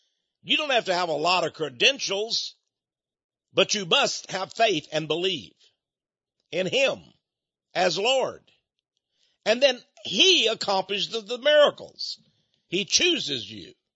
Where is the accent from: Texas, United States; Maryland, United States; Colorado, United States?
Texas, United States; now in Austin, United States; I was raised in East Texas. I went in the Air Force, went all over the world, but I came back to Texas. I'm in the capital of Texas now.